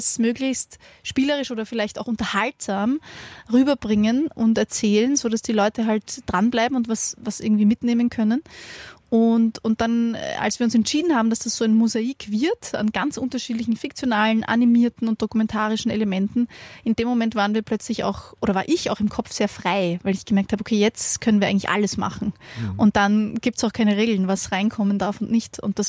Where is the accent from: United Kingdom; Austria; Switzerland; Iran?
Austria; Vienna; ich bin in Wien geboren, in Österreich geboren, habe immer da gewohnt und bin da in die Schule gegangen